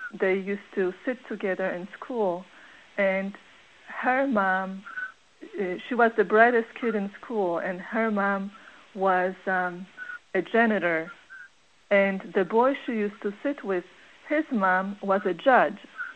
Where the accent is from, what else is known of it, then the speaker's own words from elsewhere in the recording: Poland; English is a second language; I grew up in Poland in the 70s, and at that time, Poland was a communist country